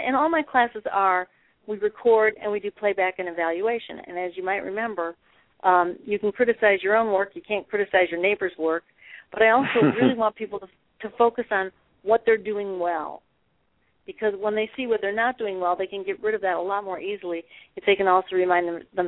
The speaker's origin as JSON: {"language": "English", "town": "Crystal Lake", "region": "Illinois", "country": "United States", "tie": "born or raised there", "said": "Yeah, my mom was an actress, and my folks had a theater in my hometown of Crystal Lake, Illinois."}